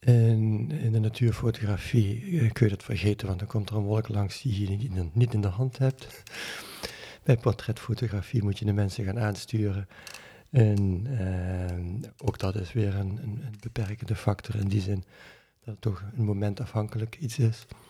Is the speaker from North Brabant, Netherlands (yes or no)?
no; Limburg, Netherlands; now in Deventer, Netherlands; Ik kom oorspronkelijk uit Limburg, dat is niet te verbergen, ook niet in een podcast. Ik woon nu sinds 13 jaar heerlijk in Deventer.